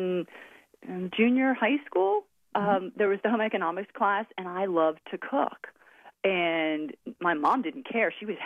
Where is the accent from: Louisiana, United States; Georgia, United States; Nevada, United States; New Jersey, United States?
New Jersey, United States; is that I grew up in New Jersey.